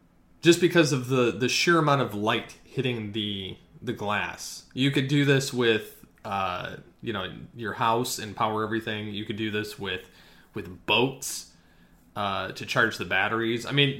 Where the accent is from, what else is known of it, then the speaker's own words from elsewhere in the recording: Michigan, United States; Funny enough, this comes from my home state of Michigan, another magical innovation from this state.